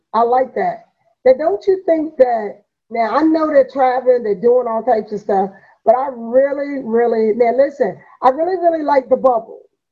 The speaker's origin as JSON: {"language": "English", "region": "Virginia", "country": "United States", "tie": "born or raised there", "said": "Yeah, when it comes to college basketball, I go back to my hometown to Virginia. I like anybody in Virginia, you know what I'm saying?"}